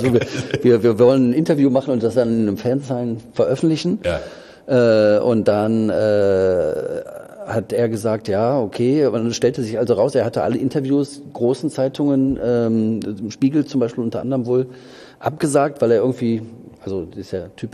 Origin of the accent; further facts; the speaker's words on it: Mülheim an der Ruhr, North Rhine-Westphalia, Germany; Also ich bin ja ursprünglich aus dem Ruhrgebiet, Mühlheim an der Ruhr, und bin dann zum Studieren nach Bonn gegangen.